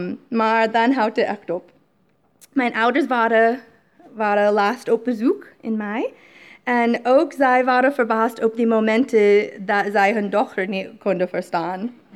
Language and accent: Dutch; Dubuque, Iowa, United States; Dutch is a second language; now in Netherlands; Ik ben geboren en getogen in Dubuque, Iowa. Aan de bekende rivier de Mississippi in de staat Iowa. Dubuque wordt in de omstreking ook wel eens kleine Rome genoemd, omdat het zo katholiek is.